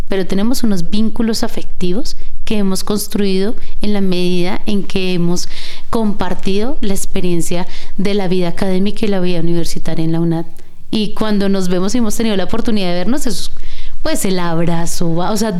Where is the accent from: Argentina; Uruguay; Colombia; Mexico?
Colombia; porque somos colombianos y los colombianos nos gusta el arte y la cultura.